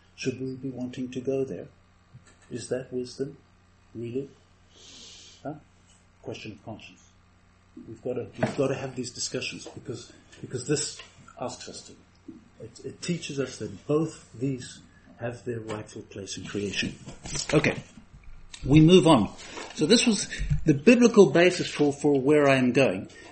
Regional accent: South Africa; now in Netherlands; I grew up in South Africa, on the mission field, in the wild.

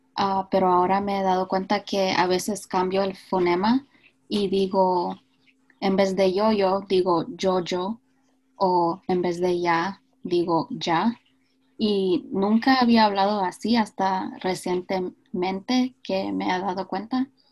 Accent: Guatemala; accent: Guatemalan; el dialecto de Guatemala que yo he aprendido cuando empecé a aprender el español cuando estuve creciendo y aprendiendo el español con mi familia.

